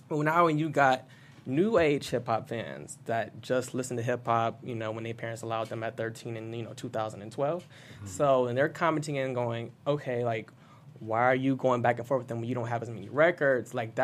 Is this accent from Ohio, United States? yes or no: yes; Ohio, United States; I'm from Ohio.